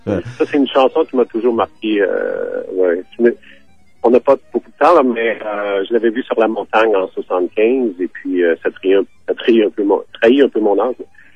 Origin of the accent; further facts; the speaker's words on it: Saint-Louis, Quebec, Canada; born there; also born or lived in Montreal; now in Toronto, Canada; je suis né au Québec, dans un tout petit village à l'est de la ville de Québec. Mm-hmm. Petit village qui s'appelle Saint-Louis, un tout petit village de 600 habitants. Et j'ai vécu à Montréal et là, je vis à Toronto.